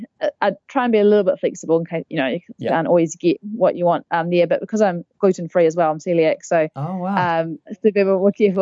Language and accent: English; Christchurch, Canterbury, New Zealand; I probably have to say I'm quite a home person, so I'm from Christchurch and, love running around there.